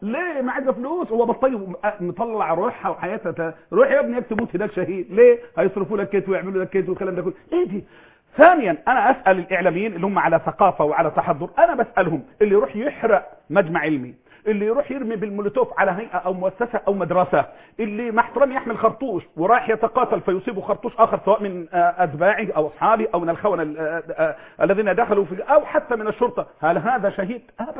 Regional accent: Mansoura, Dakahlia, Egypt; انا اعرف ولد من المنصورة من عندنا كان حرامي

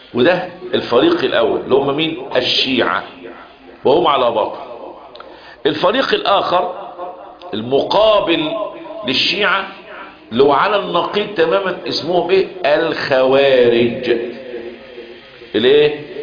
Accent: Egypt; شكينا عندنا في مصر بتلاقي عندنا في يوم عاشوراء بيعملوا ايه

